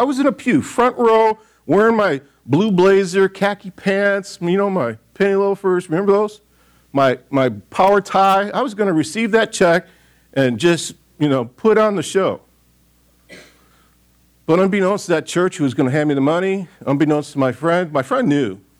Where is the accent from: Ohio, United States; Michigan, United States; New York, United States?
Michigan, United States; born there; also born or lived in Texas / California; I was born in Michigan. Went to school in Texas, went to the military out in California.